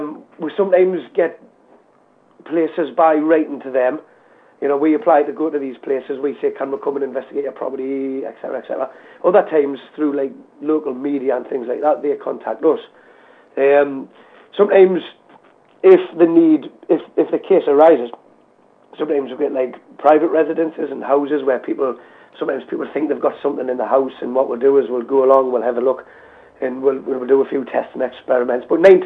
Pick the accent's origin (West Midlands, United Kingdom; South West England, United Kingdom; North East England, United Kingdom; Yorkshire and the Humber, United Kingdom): North East England, United Kingdom; Newcastle upon Tyne; Ever since I was like a small boy growing up in St. Anthony's in Newcastle upon Tyne, I was always fascinated with the idea of ghosts.